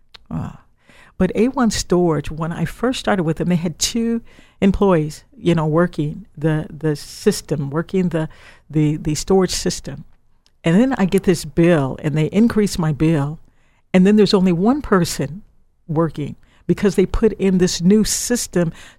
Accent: Midwest, United States; now in Silicon Valley, United States; I'm from the Midwest. So let me draw you a picture. The Midwest is not as tuned in to technology the way the Silicon Valley is.

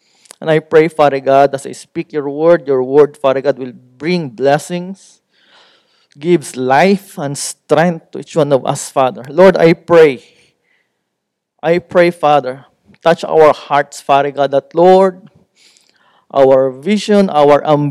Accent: Philippines; now in Cambodia; from Philippines, but I've been in Cambodia since 2005, 18 years. It's like almost half of my life spent in Cambodia. So that's why my when I speak, it's kind of mixed with, because I'm from the south.

